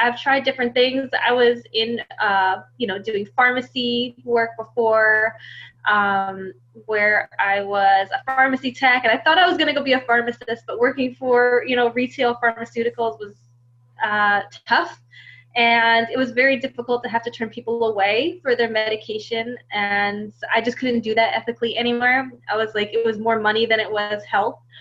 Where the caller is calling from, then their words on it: Poughkeepsie, New York, United States; I am actually located in the beautiful Hudson Valley, New York. We're about 2 hours north of New York City, specifically in the Poughkeepsie area.